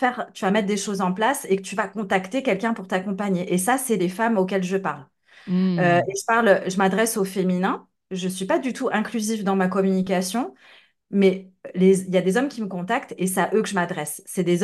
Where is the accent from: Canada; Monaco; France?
France; now in Netherlands; je suis française, mais je vis aux Pays-Bas